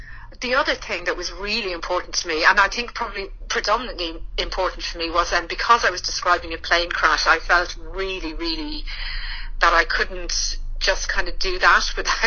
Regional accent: Ireland; accent: Irish; now in England; So I'm obviously Irish for my accent. I've lived in many, many different places around the world. But in my late 20s, early 30s, I settled in London

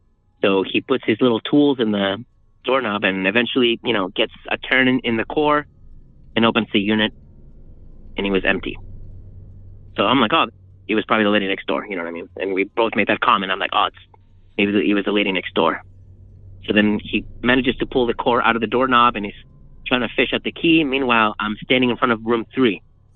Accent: Boston, Massachusetts, United States; I'm from Boston, Mass.

